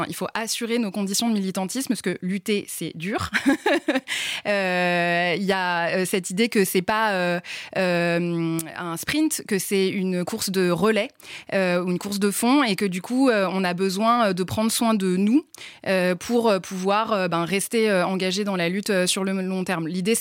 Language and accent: French; Paris, Île-de-France, France; Je suis parisienne, intramuros.